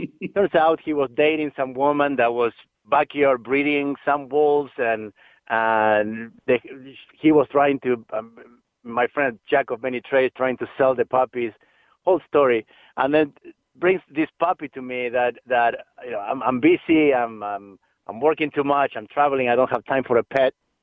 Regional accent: Argentina; English is a second language; I grew up in Argentina. My father was a businessman, a textile factory owner. So typical suburb, Italian immigrants in South America.

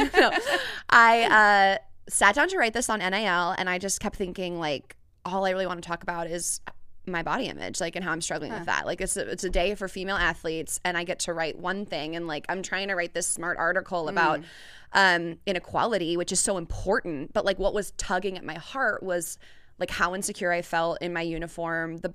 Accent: Chicago, Illinois, United States; born there; my family is from the Midwest. I was born in Chicago.

